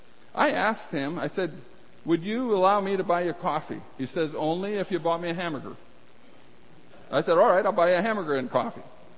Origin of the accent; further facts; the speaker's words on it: North Dakota, United States; I grew up in North Dakota, and then I had the good fortune of having success in business.